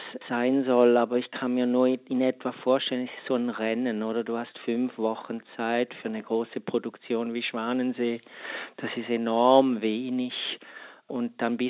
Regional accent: Switzerland; ich komme aus der Schweiz

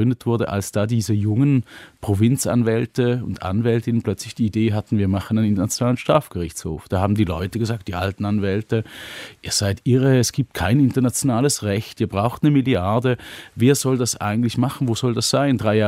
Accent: Switzerland; Und ich bin ja Schweizer

